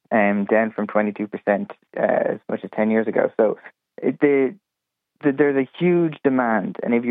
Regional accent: Dublin, Leinster, Ireland; I'm from South County Dublin.

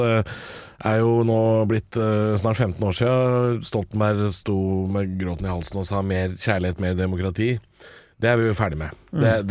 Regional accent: Drammen, Buskerud, Norway; sånn som i Drammen, min hjemby

